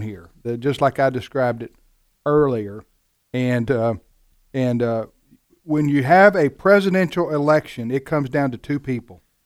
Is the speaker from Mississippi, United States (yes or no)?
yes; Mississippi, United States; When I had a chance to vote in my home state of Mississippi in the Republican primary, I voted for Ted Cruz.